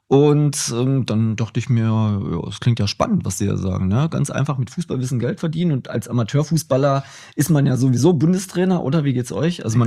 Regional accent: Görlitz, Saxony, Germany; born there; Ich bin in Görlitz geboren tatsächlich.

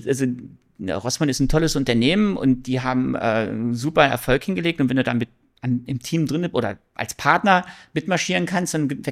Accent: Pattensen, Lower Saxony, Germany; Wir kommen alle aus Pattensen.

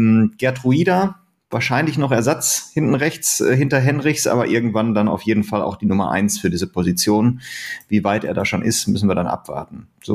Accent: Dortmund, North Rhine-Westphalia, Germany; halte ich als Dortmunder natürlich viel

